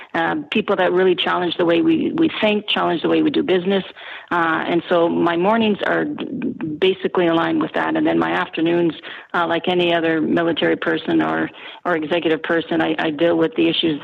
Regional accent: Canada

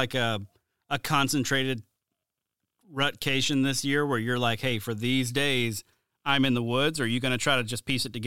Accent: Mobile, Alabama, United States; I'm from Mobile, Alabama.

